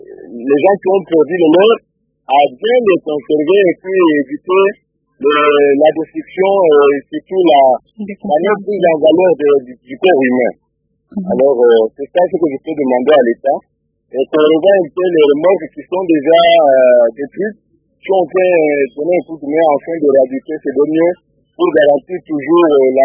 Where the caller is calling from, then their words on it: Kananga, Kasaï-Central, DR Congo; de Kananga.